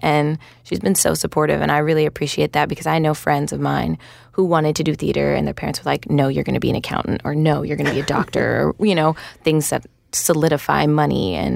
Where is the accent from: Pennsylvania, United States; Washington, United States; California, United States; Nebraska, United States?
Pennsylvania, United States; Philadelphia; I grew up in Mount Airy, and so I grew up seeing shows at the Academy of Music when I was young.